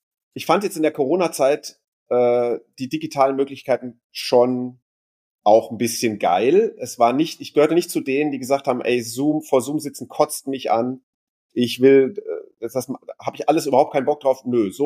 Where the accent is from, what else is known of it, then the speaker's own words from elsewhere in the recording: Switzerland; Ich bin Schweizer von meiner Nationalität. Das hört ihr zwar nicht, das ist aber trotzdem so.